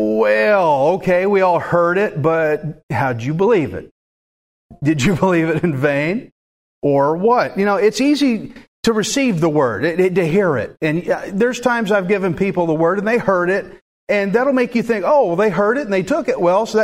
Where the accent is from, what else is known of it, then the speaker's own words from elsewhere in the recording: Alvin, Texas, United States; I'm from Alvin, I'm a redneck, so what?